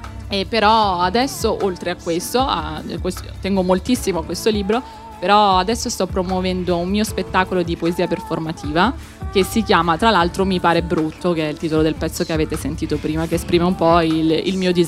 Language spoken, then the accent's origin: Italian; Calabria, Italy; Che siccome io sono originaria della Calabria